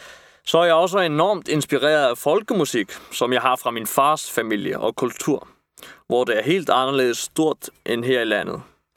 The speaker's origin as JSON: {"language": "Danish", "town": "Copenhagen", "region": "Capital Region of Denmark", "country": "Denmark", "tie": "born or raised there", "said": "er født den 18. oktober 1988. Jeg er halv irsk og halv dansk. Min mor er dansk. Jeg er født og opvokset her på Christiania i huset, der hedder Mælkebøtten."}